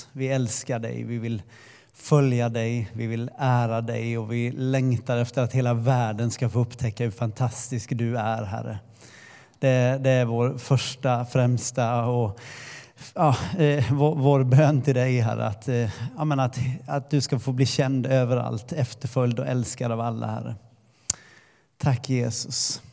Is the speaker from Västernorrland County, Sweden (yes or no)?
no; Sävsjö, Jönköping County, Sweden; Jag är en person som är född och uppvuxen i Småland, i en liten håla som heter Sävsjö. Växte upp i en brasiliansk-svensk familj. Så mina rötter har jag till stor del i Brasilien genom min pappa